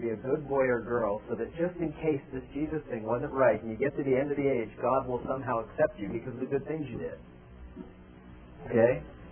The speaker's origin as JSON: {"language": "English", "region": "Florida", "country": "United States", "tie": "born or raised there", "said": "I grew up in South Florida, sort of in a very, blue-collar neighborhood."}